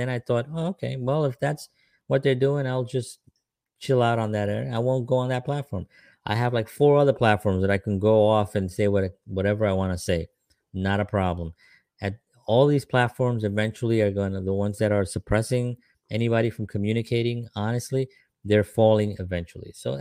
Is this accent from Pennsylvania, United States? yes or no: no; Bronx, New York, United States; I grew up in the Bronx, primarily Puerto Ricans and blacks, right?